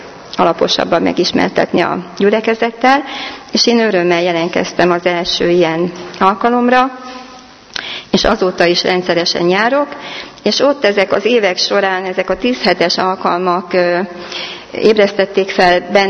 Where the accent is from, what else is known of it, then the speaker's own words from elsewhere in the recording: Kunmadaras, Jász-Nagykun-Szolnok, Hungary; born there; A mi kis falunkban, ahol születtem, Kunmadarason, ez Karcag mellett van, Berekfürdő mellett, ezt mindenki hallotta már.